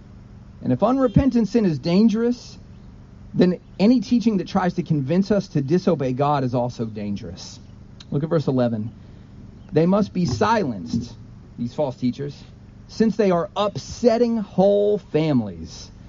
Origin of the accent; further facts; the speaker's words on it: the South, United States; and hey, as an outsider, I'm from the South.